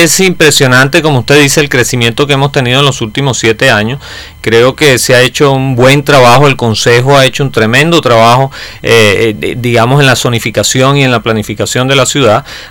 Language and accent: Spanish; Venezuela; yo como venezolano le puedo decir